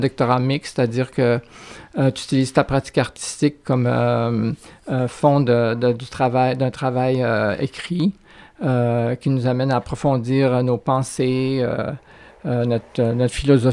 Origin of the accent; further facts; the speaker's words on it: Alberta, Canada; moi, je suis originaire de l'Alberta, de parents québécois.